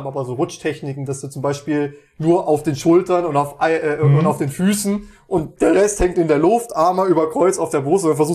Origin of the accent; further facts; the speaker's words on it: Meiningen, Thuringia, Germany; bei uns in Meiningen war es tatsächlich immer so